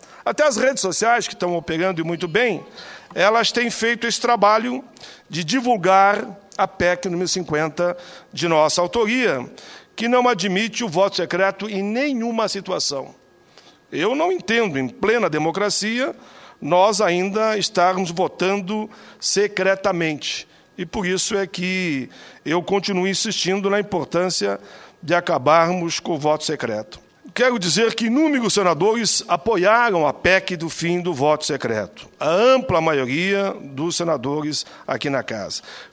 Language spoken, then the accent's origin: Portuguese; Caxias do Sul, Rio Grande do Sul, Brazil; born there; porque não nasci em Canoas, eu nasci em Caxias